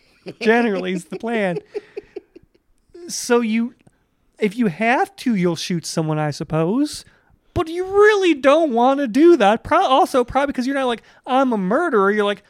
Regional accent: Lakewood, United States; Like, look, I'm from Lakewood, and I'm Polish. My entire blood screams, it's okay if it snows.

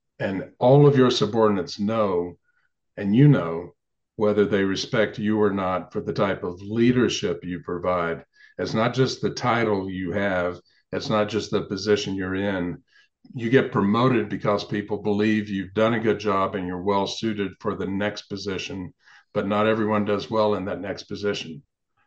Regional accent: the South, United States; I mentioned I come from the South. When I was a young boy, I called people older than me sir and ma'am, even if they weren't much older than me.

